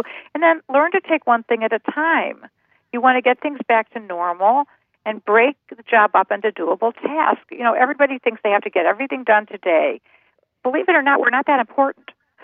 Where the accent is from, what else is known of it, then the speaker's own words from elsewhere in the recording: Cleveland, Ohio, United States; born there; I was born in Cleveland, Ohio in 1944, right at when the baby boomers were about to emerge.